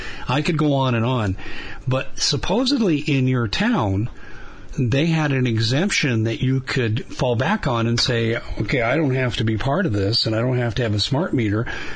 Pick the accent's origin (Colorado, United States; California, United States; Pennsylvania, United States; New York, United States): Colorado, United States; I was raised in Colorado, and I went all my schooling there through undergraduate, and I lived my young adulthood there